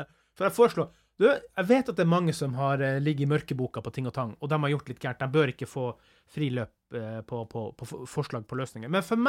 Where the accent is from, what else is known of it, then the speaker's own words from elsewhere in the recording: Northern Norway, Norway; Og da treffer jeg jo, som nordlending, en annen nordlending.